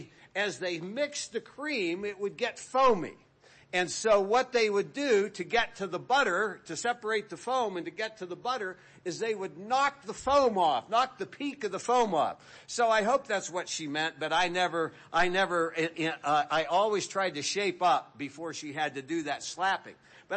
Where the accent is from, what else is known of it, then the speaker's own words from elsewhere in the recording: Pennsylvania, United States; growing up in Western Pennsylvania, my grandmother had a saying